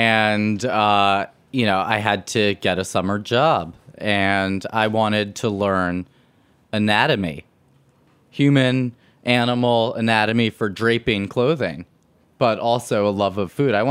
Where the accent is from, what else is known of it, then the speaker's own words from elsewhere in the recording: New York City, New York, United States; But growing up on Spring Street, we had our shopping was Little Italy and was Chinatown.